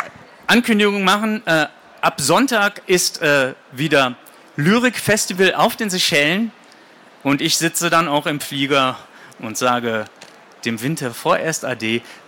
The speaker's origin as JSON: {"language": "German", "town": "Essen", "region": "North Rhine-Westphalia", "country": "Germany", "tie": "born or raised there", "said": "ein Katernberg ist ein Stadtteil meiner Heimatstadt Essen."}